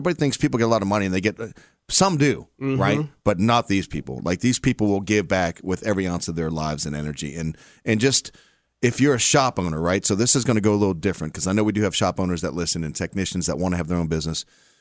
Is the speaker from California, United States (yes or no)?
no; Boston, Massachusetts, United States; So here's the deal, right? I'm a kid from Boston.